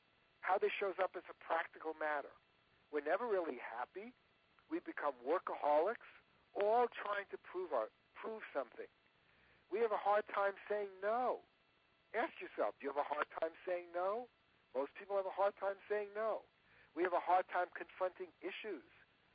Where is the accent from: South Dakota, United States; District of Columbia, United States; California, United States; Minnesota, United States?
California, United States; I'm some weirdo from California.